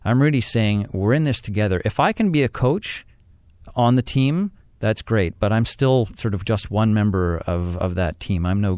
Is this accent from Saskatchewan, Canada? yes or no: no; Ottawa, Ontario, Canada; I grew up mostly in Ottawa, left for a while, been back since 89